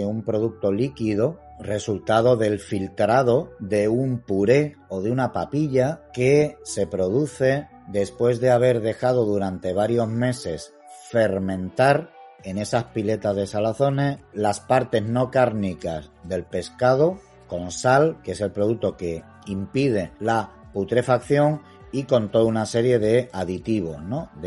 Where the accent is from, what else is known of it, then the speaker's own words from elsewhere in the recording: Ceuta, Spain; also born or lived in Madrid; now in Cádiz, Spain; Yo soy originalmente de Ceuta, o sea que soy de una población costera. Y yo he estudiado en Madrid y luego volví aquí a Cádiz.